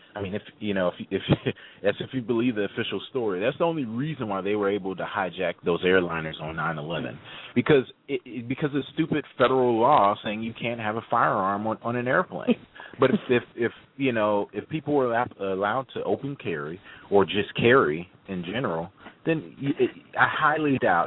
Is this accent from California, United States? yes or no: no; Youngstown, Ohio, United States; now in Orlando, United States; Yeah, I'm originally from Youngstown, but I live in Orlando now.